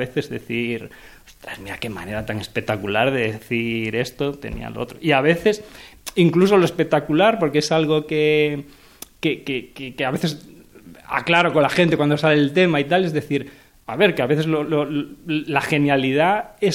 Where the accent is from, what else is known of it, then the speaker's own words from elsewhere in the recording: Galicia, Spain; Soy gallego, un poquito por el tema de la lluvia y tal.